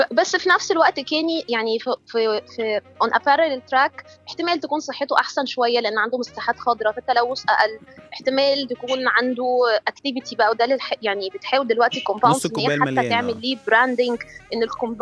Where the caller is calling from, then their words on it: Cairo, Cairo Governorate, Egypt; من القاهره برضه